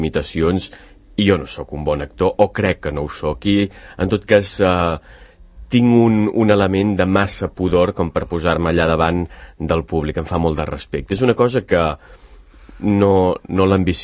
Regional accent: Catalonia, Spain; els dos som de la Plana

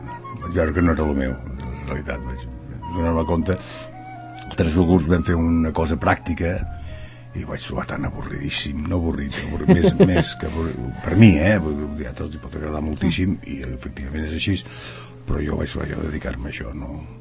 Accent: Llerona, Catalonia, Spain; jo soc d'un poble molt petit, que es diu Llerona

